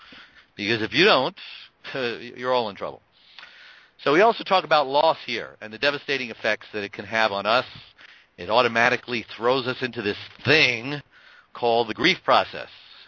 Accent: Brooklyn, New York, United States

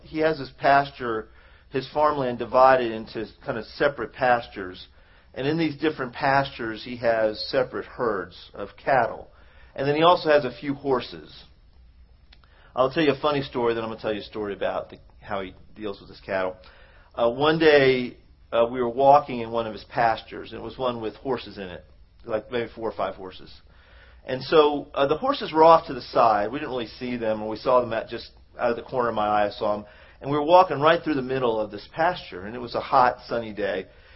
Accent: Dallas, Texas, United States; also born or lived in Washington, D.C.; You know, I grew up in Washington, D.C. was half my childhood. My other half was here in Dallas. We moved here in 75. And so I've been in the city all my life.

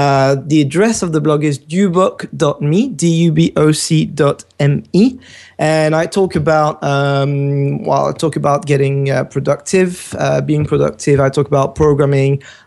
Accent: France; English is a second language; now in England; I'm from France, as you can probably hear. And I live in England at the moment

